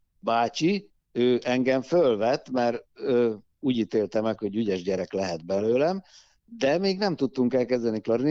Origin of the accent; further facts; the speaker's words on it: Orosháza, Békés, Hungary; Én Orosházán nevelkedtem, egyetlen gyermekeként a szüleimnek